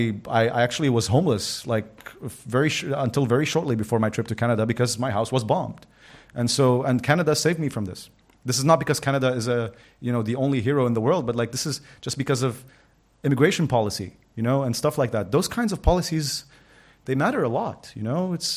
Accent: Lebanon; You know, I come from Lebanon. I was born the month the civil war ended that destroyed, like, the country

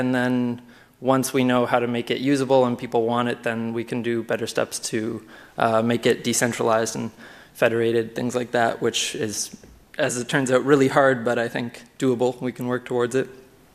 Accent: Canada; now in France; I'm from Canada, and I moved to France to work on CryptPad.

